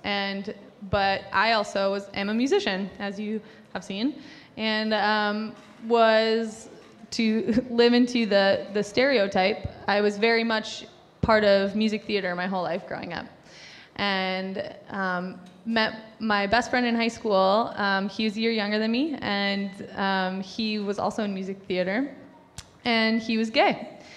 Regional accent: Green Bay, Wisconsin, United States; I grew up in Green Bay, Wisconsin. I grew up in a very privileged life.

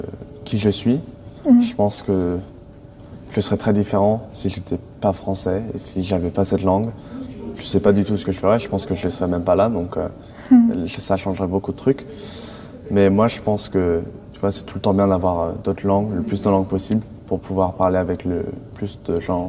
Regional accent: France; je suis né en France, donc j'ai tout le temps grandi dans un environnement français. Et même maintenant, quand j'habite à Saint-Jean, mon père est français, donc et moi et ma maman parlent tout le temps français.

